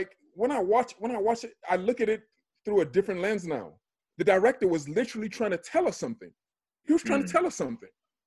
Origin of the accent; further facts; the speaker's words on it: Nigeria; also born or lived in London, United Kingdom; now in United States; The same reason why I was born in London, you understand? The same reason why I lived most of my life in America. But if you ask me where I'm from, I tell you I'm Nigerian.